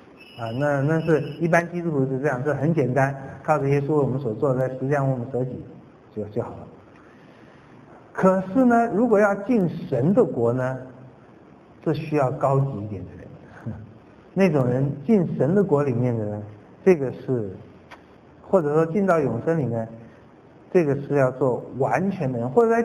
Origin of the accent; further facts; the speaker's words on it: China; 可能我们中国人还加上一些靠学问啊，靠聪明，靠智慧